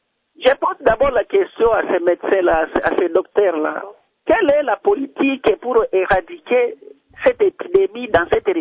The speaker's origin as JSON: {"language": "French", "town": "Kindu", "region": "Maniema", "country": "DR Congo", "said": "J'ai vu à Kindu, chez moi, au Maniema, comment est-ce que les gens mouraient facilement avec cette épidémie."}